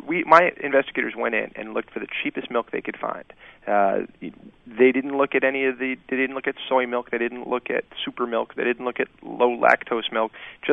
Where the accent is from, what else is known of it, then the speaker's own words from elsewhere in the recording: Woodside, New York, United States; I'm proud to represent Woodside, Sunnyside, Maspeth, Astoria, and Long Island City, where I grew up in Woodside.